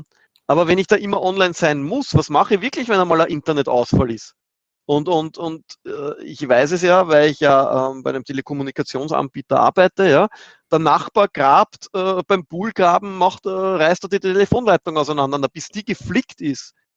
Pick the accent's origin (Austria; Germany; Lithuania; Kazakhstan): Austria; Bei uns in Österreich ist es ja sowieso bei mir vorbeigegangen, dass Stadia ja erst 2020 zu uns kommen soll.